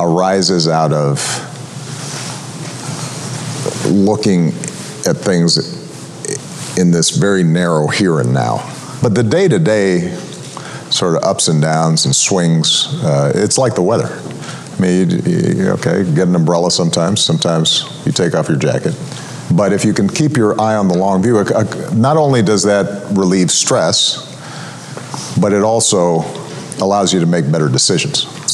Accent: Hawaii, United States; I'm pretty sure this is because I was born in Hawaii. And so I spent most of my early years in really pleasant weather all the time, splashing in waves and things.

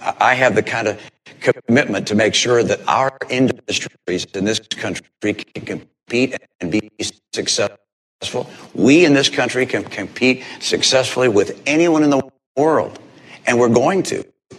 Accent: Detroit, Michigan, United States; I'm a son of Detroit. I was born in Detroit.

